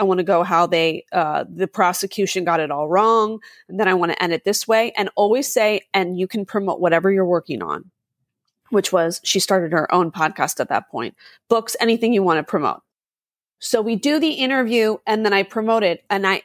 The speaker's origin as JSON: {"language": "English", "town": "Philadelphia", "region": "Pennsylvania", "country": "United States", "said": "By the way, I'm from Philadelphia. I'm very direct."}